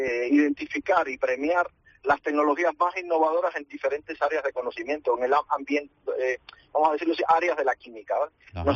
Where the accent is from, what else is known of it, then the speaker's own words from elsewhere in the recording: Cuba; also born or lived in Galicia; now in Spain; yo soy cubano de origen